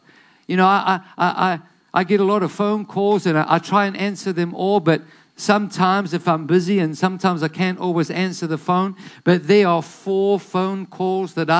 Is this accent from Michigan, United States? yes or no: yes; Detroit, Michigan, United States; born there; I remember a couple of years ago, we went back to Detroit. I was born in Detroit.